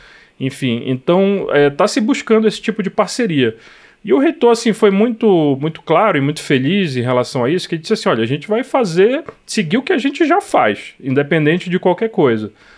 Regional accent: Belém, Pará, Brazil; eu também sou de Belém. Nasci em Belém, cresci em Belém, me formei não na Universidade do Estado do Pará, mas na Universidade Federal do Pará

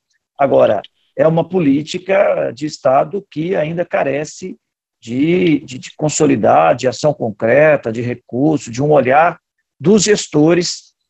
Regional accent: Minas Gerais, Brazil; Eu sou de Minas Gerais, então posso falar da realidade de Minas Gerais.

